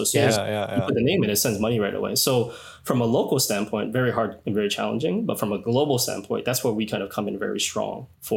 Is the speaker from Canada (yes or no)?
yes; Canada; because I'm from Canada.